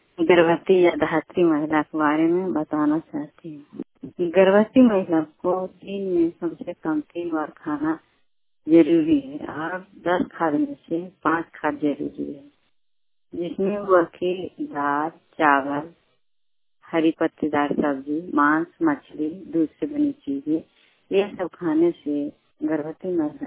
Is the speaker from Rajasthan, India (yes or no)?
no; Bihar, India; मेरा जिला नालंदा